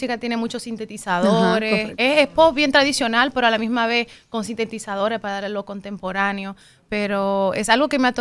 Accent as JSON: {"language": "Spanish", "country": "Dominican Republic", "said": "yo soy dominicana, tiene que ser en español, porque es que no hay de otra manera. Y le meto el inglés ahí, como debe ser."}